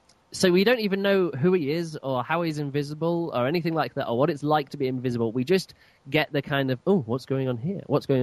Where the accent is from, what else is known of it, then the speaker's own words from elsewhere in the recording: United Kingdom; I'm British, and I think it's pronounced Iping